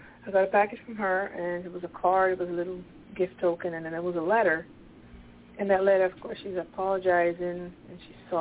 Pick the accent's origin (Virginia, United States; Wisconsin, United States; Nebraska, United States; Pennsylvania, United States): Pennsylvania, United States; Pennsylvania.